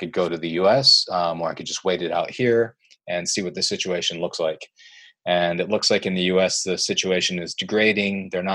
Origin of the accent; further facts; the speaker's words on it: California, United States; moved away as an adult; now in China; I'm from California, and I've been working in China for the past 3 years.